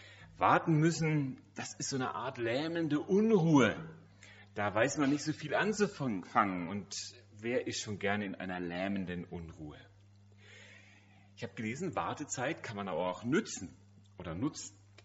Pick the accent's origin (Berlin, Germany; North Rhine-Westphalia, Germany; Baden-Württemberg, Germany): North Rhine-Westphalia, Germany; Oberhausen; Das entspricht so in etwa der Größe von Oberhausen, wo ich herkomme